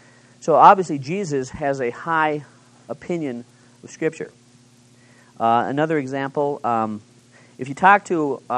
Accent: Minneapolis, Minnesota, United States; I'm from the Twin Cities of Minneapolis, St. Paul, and we have several congregations.

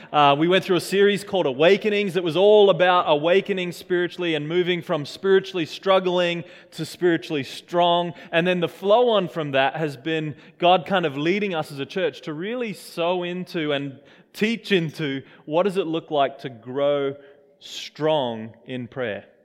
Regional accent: Australia; now in New Zealand; as an Australian, let me just be honest.

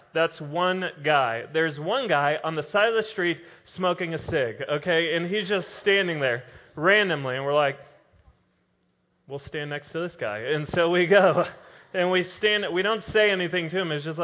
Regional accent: Dallas, Texas, United States; I am from Dallas, went to Highland Park High School.

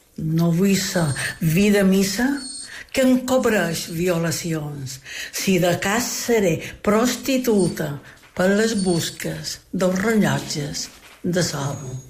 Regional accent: Santanyí, Balearic Islands, Spain; quan jo era nina, que col·leccionava paraules al meu poble de Santanyí

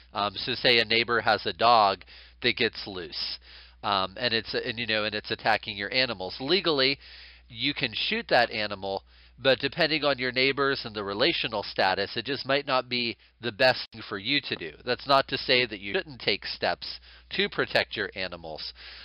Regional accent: Kentucky, United States; A perfect example of this in my home state of Kentucky is fence law.

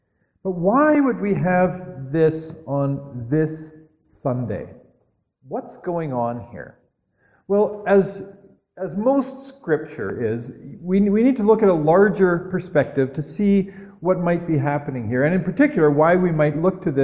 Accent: Canada; I mean, we're polite Canadian people.

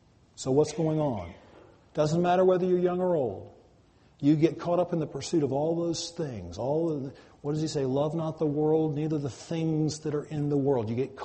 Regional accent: United States; And I might not be the biggest fan of Barack Obama, but I'm an American.

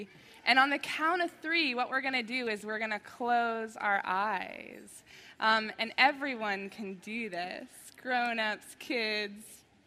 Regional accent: Boston, Massachusetts, United States; now in San Francisco, United States; I grew up in Boston, I live in San Francisco now.

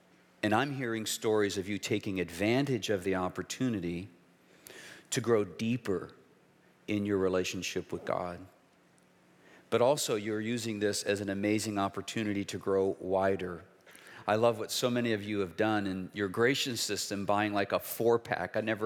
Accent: Cleveland, Ohio, United States; I grew up in an unchurched home in Cleveland, Ohio. So see, I'm a Midwesterner at heart.

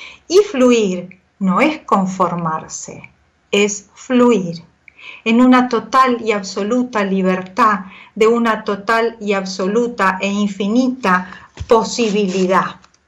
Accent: Argentina; now in Norway; cuando estaba allá en Noruega, ¿no? Viviendo en Noruega. Noruega para mí, siendo argentina, es una de las cosas más diferentes con las que me tocó relacionarme.

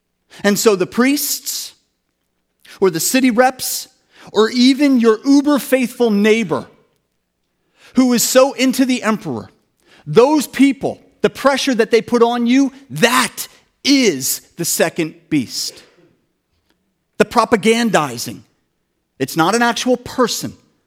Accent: United States; I love being an American. I will not change it.

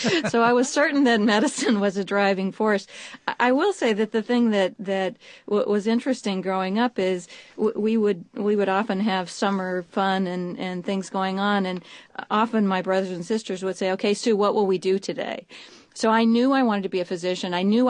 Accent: Reno, Nevada, United States; That's right. I grew up in Reno, Nevada.

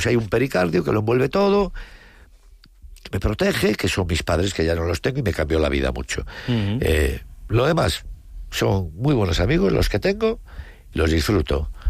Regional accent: A Coruña, Galicia, Spain; Yo, porque soy del deporte, porque soy de Coruña.

